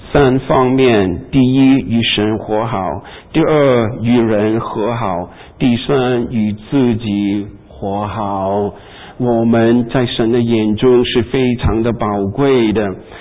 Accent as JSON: {"language": "Chinese", "country": "Hong Kong", "tie": "born or raised there", "said": "我们那个时候在香港啊，我们都喜欢看她的电影啊"}